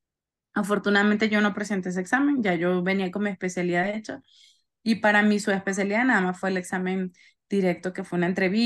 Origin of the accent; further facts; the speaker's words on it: Caracas, Capital District, Venezuela; yo siento que he cambiado mi manera de hablar, porque en Venezuela como que hablas más rápido, hablas la S como que la cambias por J al final, y como mi esposo es mexicano